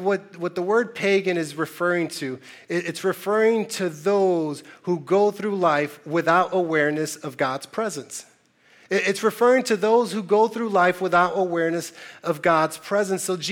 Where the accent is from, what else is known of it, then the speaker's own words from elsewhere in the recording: Newark, New Jersey, United States; I grew up in Newark, New Jersey, in low-income housing projects. We grew up on welfare